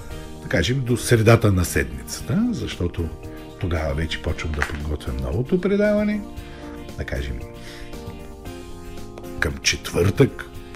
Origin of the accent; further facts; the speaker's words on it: Plovdiv, Plovdiv Province, Bulgaria; за нас като пловдивчани